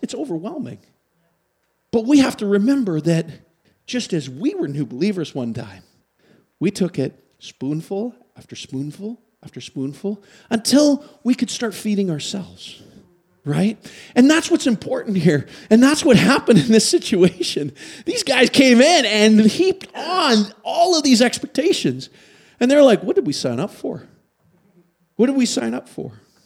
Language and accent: English; Canada; sorry, I'm Canadian, I don't know nothing.